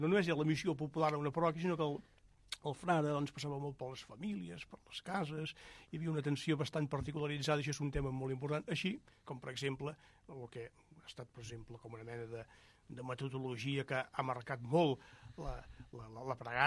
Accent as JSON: {"language": "Catalan", "town": "Manresa", "region": "Catalonia", "country": "Spain", "tie": "born or raised there", "said": "Sí, soc fill de Manresa."}